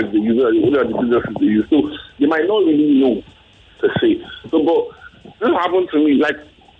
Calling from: Abuja, Federal Capital Territory, Nigeria; I'm calling from Abuja.

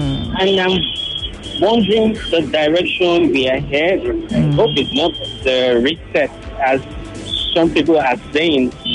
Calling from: Lagos, Nigeria; calling from Lagos.

